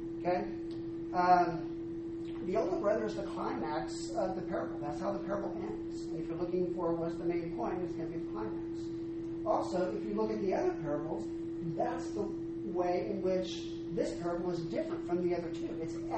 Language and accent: English; United States; And I think, as Americans, growing up in English classes, we're often tempted